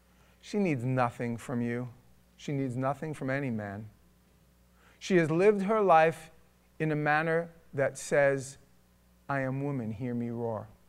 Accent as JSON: {"language": "English", "region": "New York", "country": "United States", "said": "This is my home. This is my home. In case you guys didn't know, I'm from New York. I ain't from Florida."}